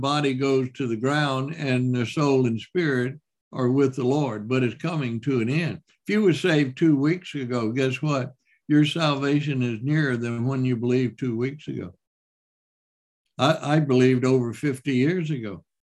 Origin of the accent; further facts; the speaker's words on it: Mississippi, United States; What would I know? I'm just from Mississippi.